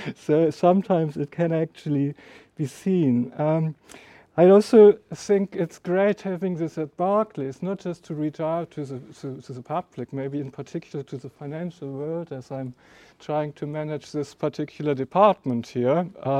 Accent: Germany; accent: German; English is a second language; as you might have guessed from my terrible accent and then also the umlaut in the name, I'm sort of made in Germany, yeah? So made in Germany, hopefully as reliable as a Volkswagen I would have hoped.

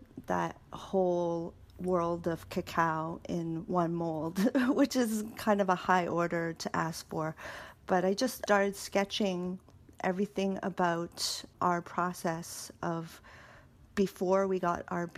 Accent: Canada; The Canadian, because we're Canadian chocolate makers

